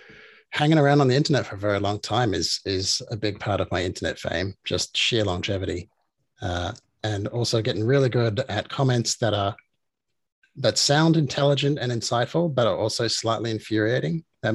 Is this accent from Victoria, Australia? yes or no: no; Darwin, Northern Territory, Australia; also born or lived in Perth; I also did some work in Darwin, which is my hometown, a small city up the top of the middle of Australia